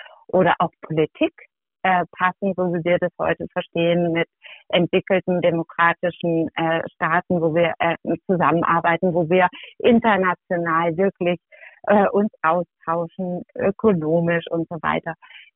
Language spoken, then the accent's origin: German; Germany; Und ich schäme mich ein bisschen als Deutsche, dass das nicht selbstverständlich ist.